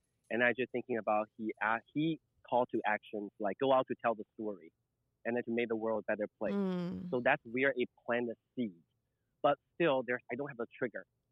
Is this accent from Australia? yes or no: no; China; English is a second language; now in Seattle, United States; I'm a 100% confused straight kid as well, growing up in China.